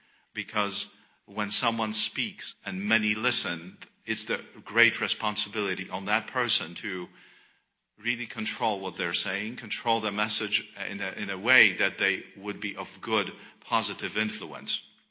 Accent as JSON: {"language": "English", "country": "Poland", "tie": "born or raised there", "said": "I remember growing up in Poland"}